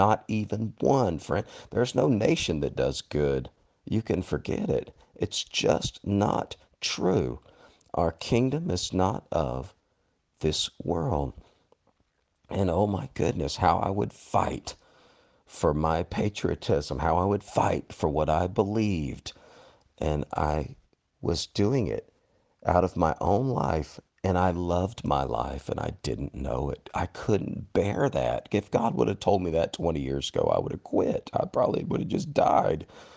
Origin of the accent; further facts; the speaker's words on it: United States; As an American, as somebody who believed in my country